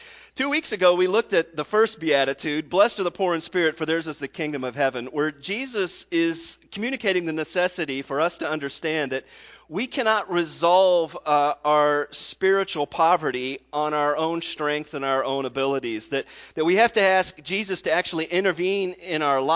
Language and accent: English; United States; I think I'm a pretty stereotypical American type of guy. I think I'm an American guy that kind of fits in a rural setting.